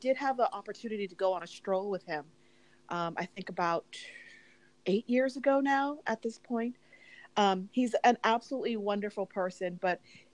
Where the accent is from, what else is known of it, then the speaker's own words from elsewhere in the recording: Hawaii, United States; So I grew up in Hawaii. That's why you usually see me going back home.